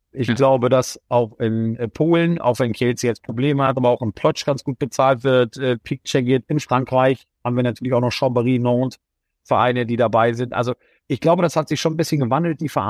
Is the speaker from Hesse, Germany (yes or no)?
no; Bremen, Germany; Also da als Bremer darf man nicht Hamburg-Sympathisant sein